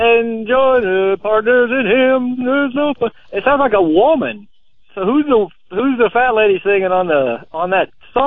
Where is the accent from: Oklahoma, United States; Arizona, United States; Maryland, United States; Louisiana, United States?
Louisiana, United States; also born or lived in Southeast Texas; I grew up on the Gulf Coast down in South Louisiana and Southeast Texas.